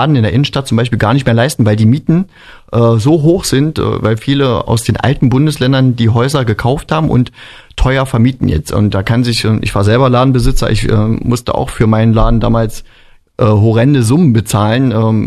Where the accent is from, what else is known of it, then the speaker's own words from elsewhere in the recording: Wernigerode, Saxony-Anhalt, Germany; Ja, ich sehe es ja, ich komme ja aus Wernigerode, ich sehe es ja, wie es dort läuft.